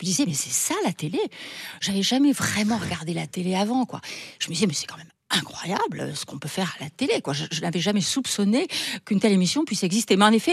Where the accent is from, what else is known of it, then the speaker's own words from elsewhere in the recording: Chichaoua, Marrakesh-Safi, Morocco; C'était pour moi le paradis. Les cigognes arrivaient en hiver pour venir chez moi à Chichawa retrouver un peu de chaleur.